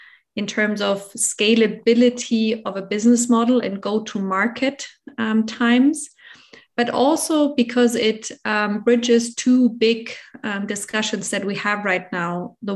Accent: Germany; I'm from Germany

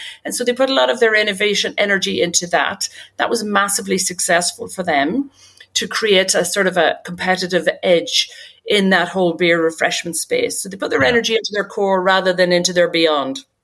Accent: County Monaghan, Ireland; now in London, United Kingdom; I am, very much so. I'm from Monaghan. I've been in living in West London for a long time, though

